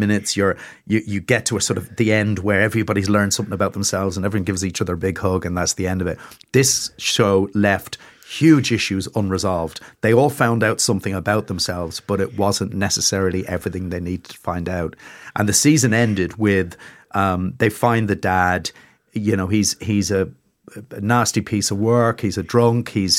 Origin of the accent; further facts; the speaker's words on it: London, United Kingdom; born there; a house in Hackney, which is about 100 yards away from where I was born in London. And I hadn't been back since then.